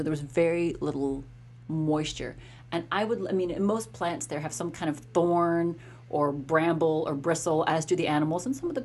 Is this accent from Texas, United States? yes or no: yes; Texas, United States; I mean, and I'm from West Texas, as you mentioned.